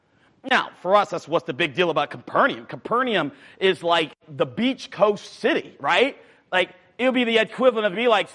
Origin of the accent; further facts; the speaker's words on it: North Carolina, United States; I mean, come on, I'm from North Carolina. We don't even do that in North Carolina, bro.